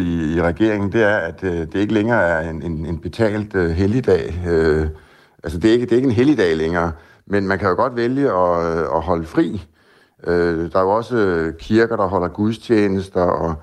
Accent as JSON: {"language": "Danish", "town": "Copenhagen", "region": "Capital Region", "country": "Denmark", "lives_now": "Ærø, Denmark", "said": "nu er jeg ikke selv ærøboer, så jeg er ikke den bedste til at vurdere det. Jeg kommer fra København, jeg kom herover for 6 år siden, så jeg har også indimellem svært ved at forstå, når man sådan virkelig hører ærøsk dialekt."}